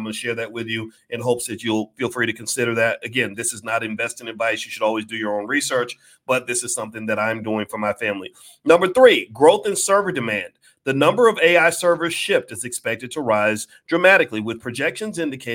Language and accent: English; Illinois, United States; we have nuclear power plants in my home state of Illinois.